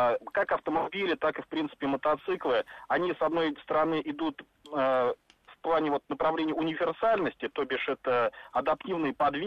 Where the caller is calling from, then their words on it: Moscow, Russia; Я из Москвы, вот у меня стаж вождения мотоцикла 15 лет.